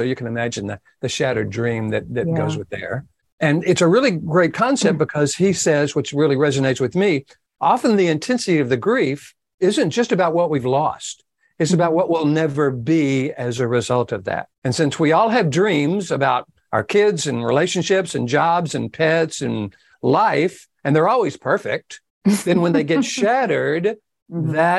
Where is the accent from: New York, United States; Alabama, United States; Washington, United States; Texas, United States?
Texas, United States; And so I was from East Texas. I didn't know anything about emotion.